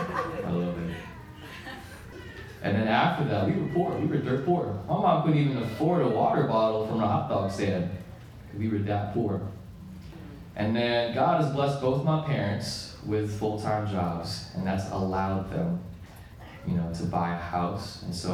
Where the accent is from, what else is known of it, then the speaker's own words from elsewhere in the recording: Philippines; So I grew up in the Philippines.